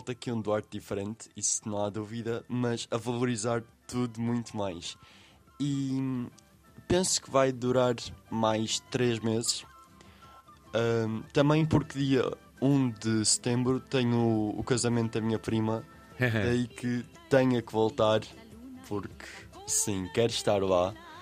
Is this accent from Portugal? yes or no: yes; Portugal; como um bom português, as saudades estão sempre presentes.